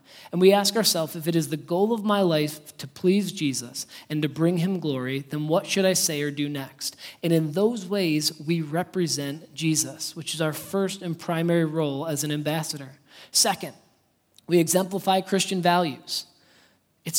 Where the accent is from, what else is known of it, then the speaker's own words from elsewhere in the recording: United States; I'm representing all of you as an American.